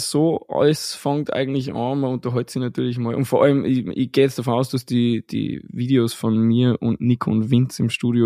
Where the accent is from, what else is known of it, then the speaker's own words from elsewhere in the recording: Salzburg, Austria; born there; Ich bin gebürtiger Salzburger, auch unterwegs als DJ und Musikproduzent.